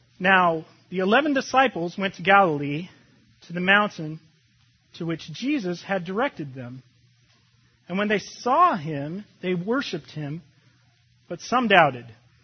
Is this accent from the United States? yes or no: no; Canada; And I'm Canadian, too, by the way.